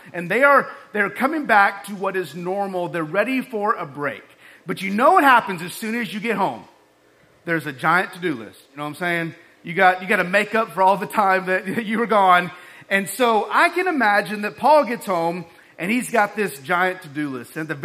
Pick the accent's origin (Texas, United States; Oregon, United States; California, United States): Texas, United States; I grew up in West Texas.